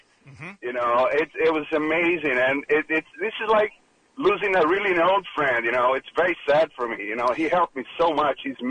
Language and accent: English; Brazil; now in United States; You know, I'm from another country. I'm from Brazil, and I've been listening to … since the early 80s. And, you know, I've been living in this country since 1994